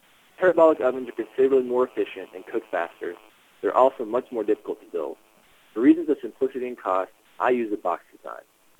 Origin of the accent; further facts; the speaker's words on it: Texas, United States; now in Peru; I live in a city of about 12,000 people, located 45 miles east of Trujillo, the third largest city in Peru. I'm originally from Texas, but I'm really loving living up in the cold at nearly 8,000 feet.